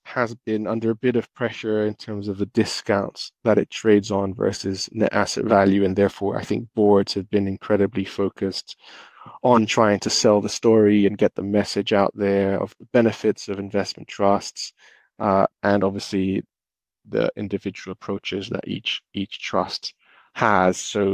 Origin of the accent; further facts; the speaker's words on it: Brazil; So, I'm originally from Brazil, and I would say, the Brazilians are more dramatic.